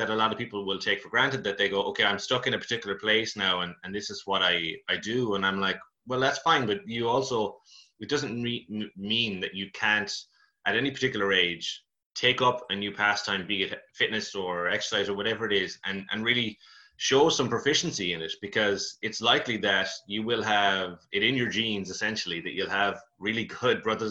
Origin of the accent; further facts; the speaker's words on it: Connacht, Ireland; now in Galway, Ireland; I suppose I'm from Mayo, even though I've been living in Galway for, like, I think 20 years now at this stage, like, kind of on and off. So I came in like 2001